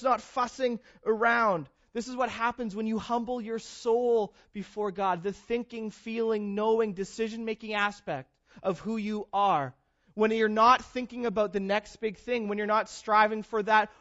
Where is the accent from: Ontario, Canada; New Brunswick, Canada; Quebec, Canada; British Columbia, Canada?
British Columbia, Canada; Growing up in the Okanagan, I know what this looks like.